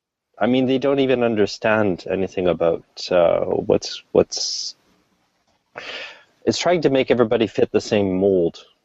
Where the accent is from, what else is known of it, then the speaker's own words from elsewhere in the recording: London, Ontario, Canada; It's actually a university from my hometown, London, Ontario, University of Western Ontario.